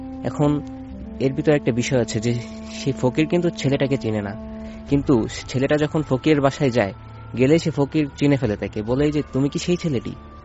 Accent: Narail, Khulna Division, Bangladesh; now in Dhaka, Bangladesh; আমি থাকি খিলক্ষেত। তো আমি আমার গ্রামের বাড়ি হচ্ছে নড়াইলে।

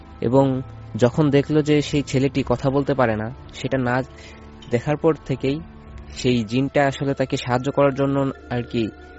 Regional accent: Narail, Khulna Division, Bangladesh; now in Dhaka, Bangladesh; আমি থাকি খিলক্ষেত। তো আমি আমার গ্রামের বাড়ি হচ্ছে নড়াইলে।

